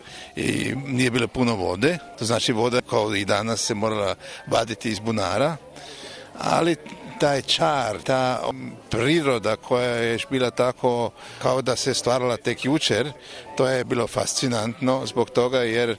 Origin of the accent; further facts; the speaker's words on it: Silba, Zadar County, Croatia; also born or lived in Vienna; Ja sam rođen u Beču, ali od druge godine mojeg života sam ja došao na otok Silbu. To je još bio jedan otok gdje nije bilo ništa, to su bili još ruševine, nisu bili sve kuće u redu i još nije bilo struje.